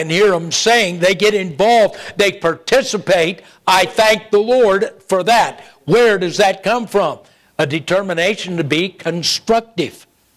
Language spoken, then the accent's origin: English; Oakland, California, United States; born there; now in Texas, United States; dad used to always tell us I was conceived in Port Arthur, Texas, and born in Oakland, California. I was born in Oakland. It took me a while, but I got back to Texas as quick as I could.